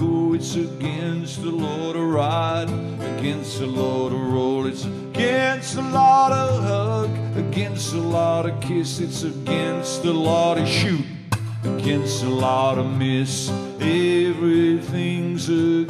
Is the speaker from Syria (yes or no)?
no; England, United Kingdom; I'm from England.